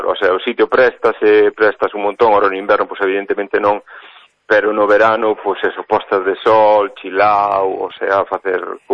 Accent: Callón, Galicia, Spain; Mira que eu son daqui de Callón, vivo aquí, levo toda a vida aquí

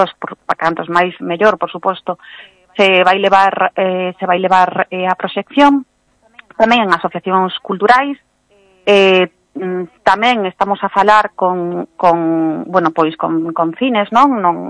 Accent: Malpica, Galicia, Spain; eu agora mesmo son veciña tamén de Costeito, pero eu son da Costa da Morte, realmente nacín ali, nacín en Malpica.

